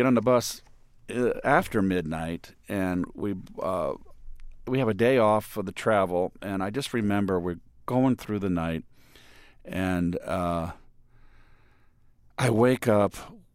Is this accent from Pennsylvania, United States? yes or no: no; California, United States; born or raised there